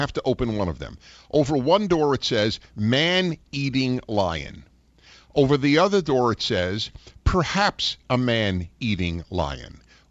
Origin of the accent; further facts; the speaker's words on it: South Africa; I lived under apartheid. I'm black South African.